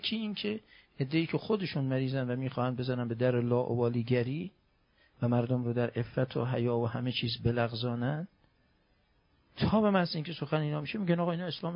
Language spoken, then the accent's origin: Persian; Iran; شرمساری بگیم ما ایرانی هستیم